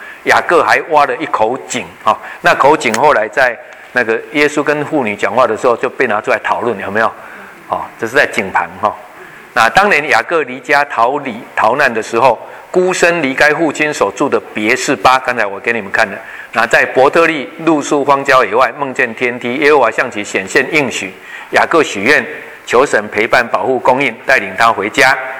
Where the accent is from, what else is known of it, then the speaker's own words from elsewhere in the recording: Taiwan; 所以我们台湾人的信仰其实对神还是有这样的一个大概的这样区别